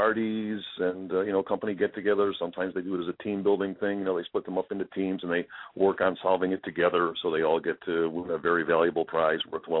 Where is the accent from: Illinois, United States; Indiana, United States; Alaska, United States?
Illinois, United States; Chicago; I lived at 80th and Kedzie.